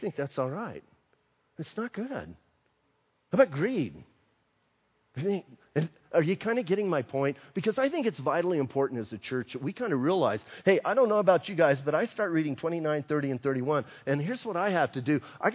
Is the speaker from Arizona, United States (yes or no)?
yes; Bisbee, Arizona, United States; I'm from Bisbee, remember?